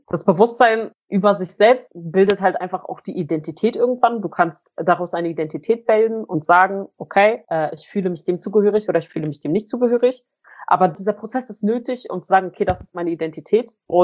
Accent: Berlin, Germany; Also ich komme aus Südberlin. Südberlin ist da sehr türkisch, arabisch, polnisch, russisch geprägt.

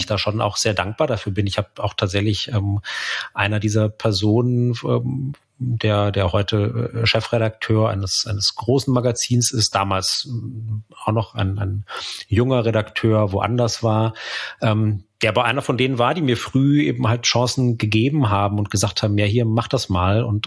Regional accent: Bavaria, Germany; im Münchner Umland, wo ich aufgewachsen bin

